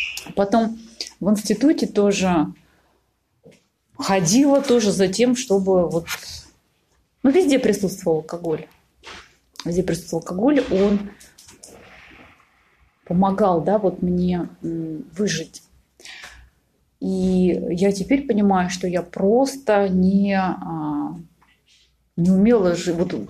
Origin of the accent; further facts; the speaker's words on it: Voronezh Oblast, Russia; moved away; я вообще родилась и выросла в Воронежской области. Я тогда уехала в Москву.